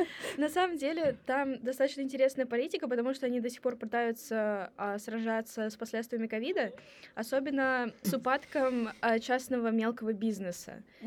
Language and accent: Russian; Russia; А мы, люди из России, которые, ну, вроде бы изучают Китай